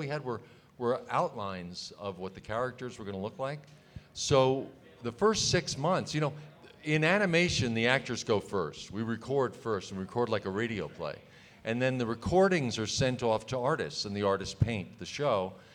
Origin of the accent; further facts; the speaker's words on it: New York, United States; I was a theater actor. I was from New York.